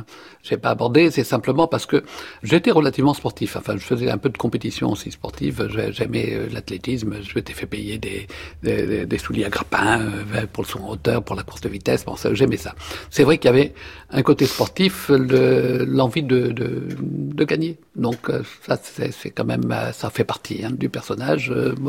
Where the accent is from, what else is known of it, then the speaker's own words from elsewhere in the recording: Cannes, Provence-Alpes-Côte d'Azur, France; born there; donc je suis né à Cannes en 1945